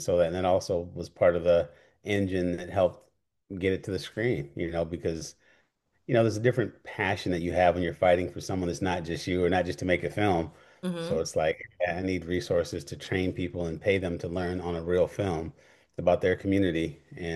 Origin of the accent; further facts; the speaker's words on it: Portland, Oregon, United States; Growing up in Portland, Oregon, which is not very diverse. Growing up Black in Portland, but also Nigerian.